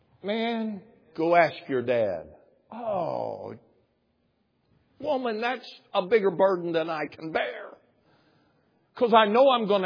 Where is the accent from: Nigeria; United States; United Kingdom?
United States; Brinkley, Arkansas; my dad and grandfather drove me to the bus station, which was 20 miles from my hometown in Brinkley, Arkansas.